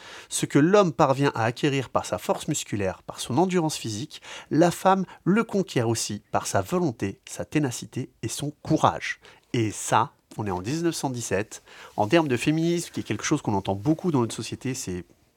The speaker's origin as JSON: {"language": "French", "country": "France", "said": "Et puis comme on est français, on est un peu coquins"}